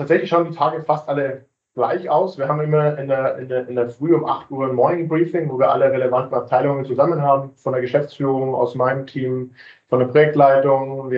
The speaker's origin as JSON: {"language": "German", "town": "Munich", "region": "Bavaria", "country": "Germany", "tie": "born or raised there", "said": "bin aufgewachsen, groß geworden in München"}